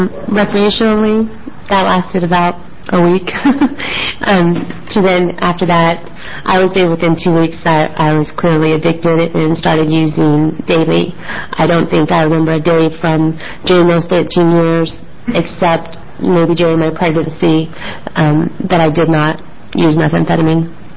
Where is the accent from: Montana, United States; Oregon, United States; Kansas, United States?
Oregon, United States; Mount Angel; I grew up in Mount Angel, Oregon, and went to high school there, graduated.